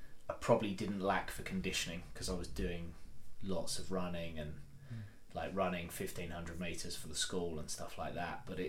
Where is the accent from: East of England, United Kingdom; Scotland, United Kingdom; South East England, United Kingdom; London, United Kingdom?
East of England, United Kingdom; because I grew up in Essex